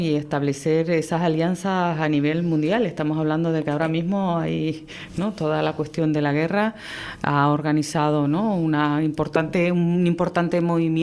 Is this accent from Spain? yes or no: yes; Spain; como española, como ciudadana de este país.